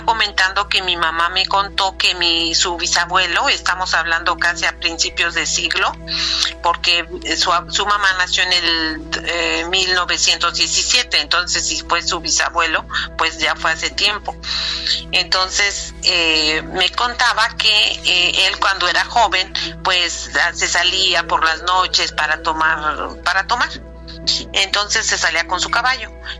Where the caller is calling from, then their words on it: Canada; de Canadá.